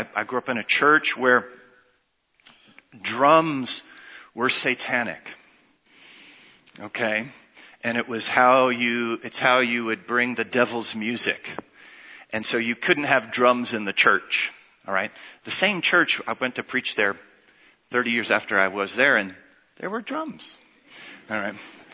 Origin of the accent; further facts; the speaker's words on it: United States; the church I won't mention that I grew up in the States